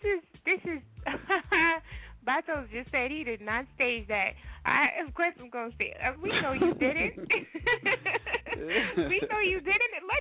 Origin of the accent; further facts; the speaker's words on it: Texas, United States; your name, I'm from Texas, so that's why I said, well, your name's a little familiar